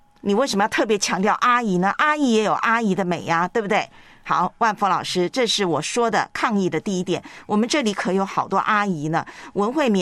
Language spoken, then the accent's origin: Chinese; Taiwan; 没有我台湾老家台湾的臭豆腐好吃。所以臭豆腐闻起来好闻啊，是我的家乡味啊，充满了童年欢乐的回忆啊